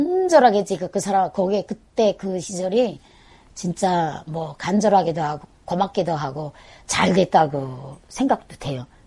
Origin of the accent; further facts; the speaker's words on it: Pyongyang, North Korea; now in Seoul, South Korea; 그래서 저는 자란 데는 평양시지만 지금은 탈북을 해서 이 서울에서 잘 적응하고 있습니다.